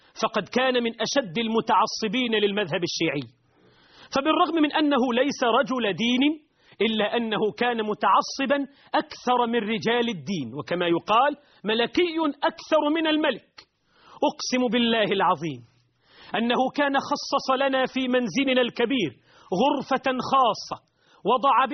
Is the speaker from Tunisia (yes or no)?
no; Dubai, United Arab Emirates; ولدت في الإمارات في دبي من والدين هاجرا من ساحل فارس في قديم الزمان إلى الإمارات في الخمسينيات، وقد نشأت وتربيت في بيئة تعج بالقذارة الاجتماعية،